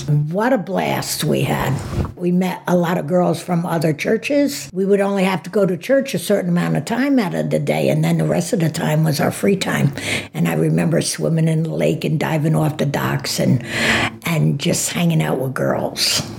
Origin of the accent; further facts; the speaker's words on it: Poughkeepsie, New York, United States; When I grew up down in Poughkeepsie, it was a mixed population.